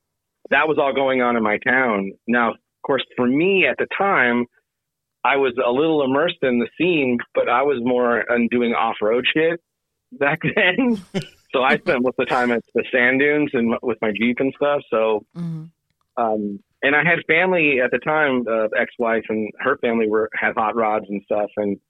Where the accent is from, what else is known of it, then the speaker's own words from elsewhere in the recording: California, United States; The Cruising Nationals, which is in my hometown, which is one of the big shows.